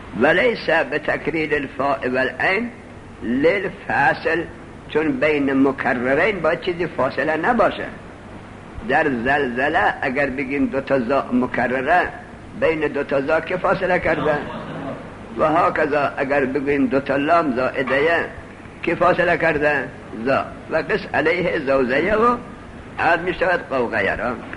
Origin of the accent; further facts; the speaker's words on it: Afghanistan; moved away; از بشت که ما از افغانستان آمدیم نجف،